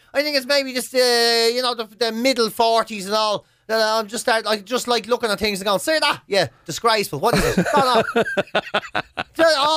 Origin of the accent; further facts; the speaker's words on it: Ireland; I know that's weird being an Irish person.